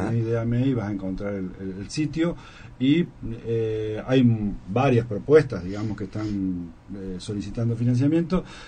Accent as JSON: {"language": "Spanish", "town": "María Susana", "region": "Santa Fe", "country": "Argentina", "tie": "born or raised there", "also_born_or_lived": "San Jorge", "said": "por casualidad nací en San Jorge, pero viví en María Susana. Mi infancia la pasé en María Susana."}